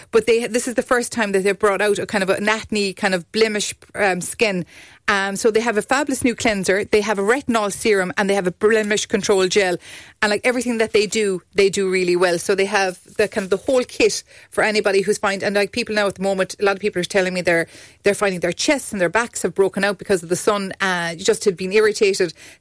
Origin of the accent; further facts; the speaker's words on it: Munster, Ireland; I'm from Kerry.